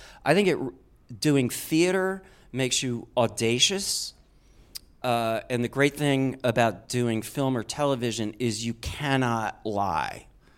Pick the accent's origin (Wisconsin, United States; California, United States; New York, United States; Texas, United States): Wisconsin, United States; An interesting thing, I think, is that I grew up in Wisconsin.